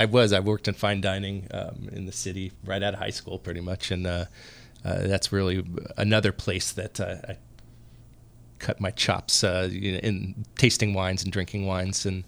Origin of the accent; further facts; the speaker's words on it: San Ramon, California, United States; And, and I grew up in the East Bay in San Ramon, so they were really hitting up, Napa Valley in the early 80s.